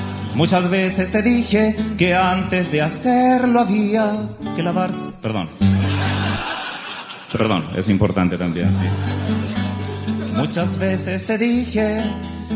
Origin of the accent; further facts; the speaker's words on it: Chile; Somos soñadores, los chilenos soñamos